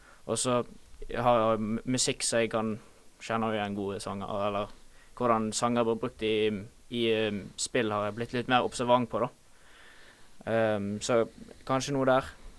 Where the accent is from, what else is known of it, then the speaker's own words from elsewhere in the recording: Bergen, Vestland, Norway; Jeg er 20 år, født og oppvokst i Bergen.